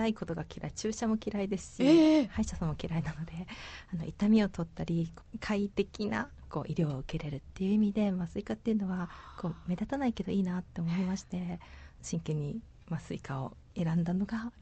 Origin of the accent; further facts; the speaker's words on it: Kobe, Hyogo, Japan; 地元の神戸大学に参りました。